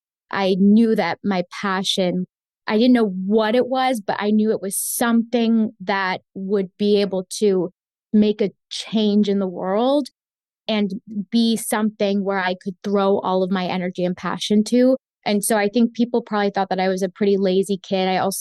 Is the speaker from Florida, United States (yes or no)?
yes; Florida, United States; I was born and raised in Florida. I'm an identical twin, so I'm a gemela. My mother is an immigrant from Colombia.